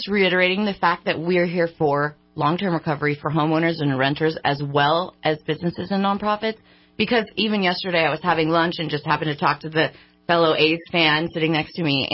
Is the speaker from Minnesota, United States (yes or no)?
no; Sacramento, California, United States; I'm from Sacramento.